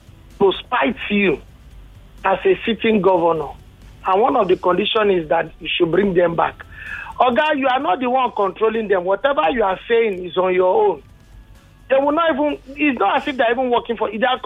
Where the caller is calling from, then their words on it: Nigeria; I'm calling from Orilegum.